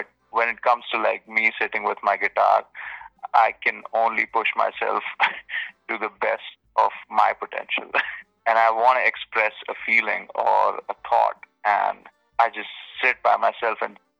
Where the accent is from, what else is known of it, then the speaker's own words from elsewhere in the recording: Mumbai, Maharashtra, India; I grew up in Mumbai, India, first of all, as a kid